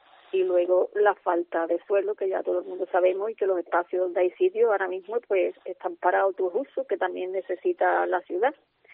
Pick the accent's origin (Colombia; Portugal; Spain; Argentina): Spain; Cádiz, Andalusia; yo sabéis los que me conocen que soy de Cádiz